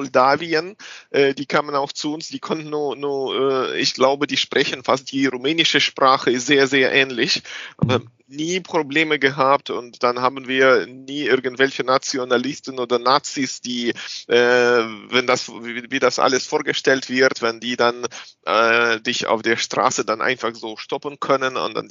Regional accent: Odesa, Odesa Oblast, Ukraine; first language Russian; German is a second language; Russisch ist meine Muttersprache und Ukrainisch in Odessa habe ich in der Schule gelernt, nicht als Fremdsprache, aber als zusätzlich.

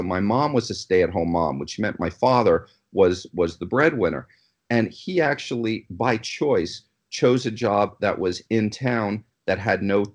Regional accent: New York, United States; So I am from New York originally. If my accent didn't come out, I already had my two cups of coffee.

